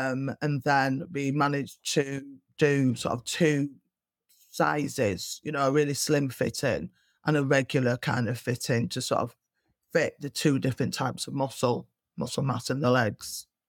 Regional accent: Manchester, North West England, United Kingdom; So, and obviously I'm from Manchester.

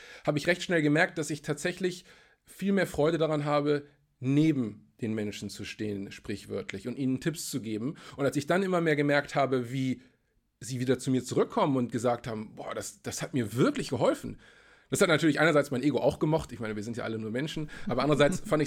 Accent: Germany; in Deutschland, wo ich aufgewachsen bin, wo Arbeit anstrengend und entbehrungsreich sein muss

